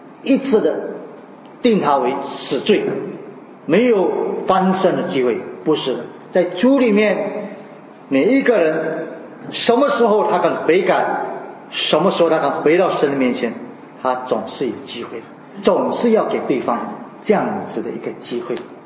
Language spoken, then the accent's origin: Chinese; China; 你问我们中国人，我们中国人是绝对不会这样子做的